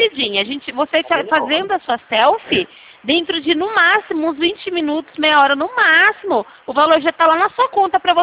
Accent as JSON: {"language": "Portuguese", "region": "São Paulo", "country": "Brazil", "said": "Eu sou aqui do interior de São Paulo."}